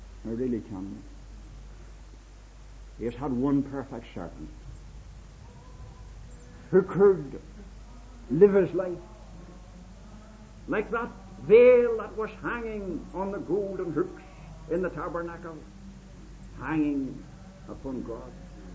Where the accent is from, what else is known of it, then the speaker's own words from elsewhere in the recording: Ireland; Of course, I can't help being Irish, and I don't want you to think I'm proud of it. But at least I can't help it.